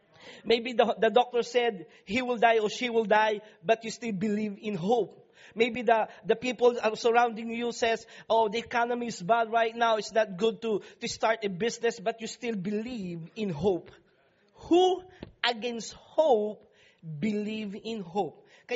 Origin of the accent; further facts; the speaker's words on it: Philippines; English is a second language; I would like to say this as a Filipino.